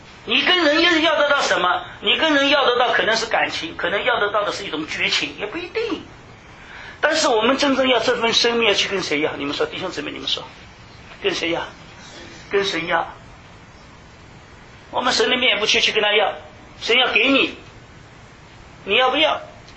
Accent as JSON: {"language": "Chinese", "country": "China", "tie": "born or raised there", "said": "我从小在大陆上长大，13岁，父母又不在我身边"}